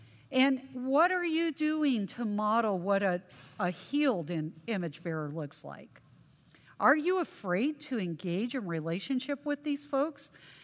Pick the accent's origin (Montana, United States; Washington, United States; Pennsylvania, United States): Washington, United States; Seattle; and you just have a funny accent. And I said, well, you know, I moved here from Seattle.